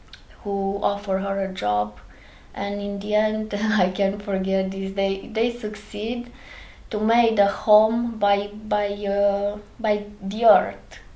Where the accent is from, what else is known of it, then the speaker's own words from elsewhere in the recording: Arad, Arad County, Romania; born there; English is a second language; The first train who came, it was the train who went in Arad, and this is how I was born in Arad.